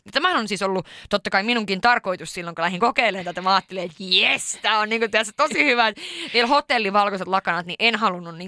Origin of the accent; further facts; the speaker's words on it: Sweden; born there; okei, mä oon syntynyt Ruotsissa